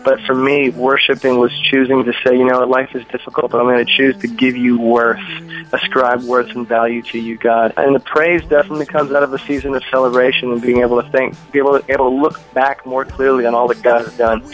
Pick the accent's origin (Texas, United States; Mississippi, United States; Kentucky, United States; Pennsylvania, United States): Pennsylvania, United States; also born or lived in Georgia; I grew up in Pennsylvania, moved south to Georgia, spent 17 years in Georgia, got married, had 2 children down there, but we moved back to Pennsylvania in 2010.